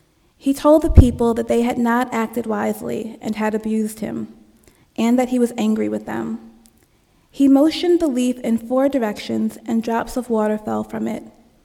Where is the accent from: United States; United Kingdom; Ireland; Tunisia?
United States; New Jersey; In my home state, New Jersey, many activities are planned to help the environment.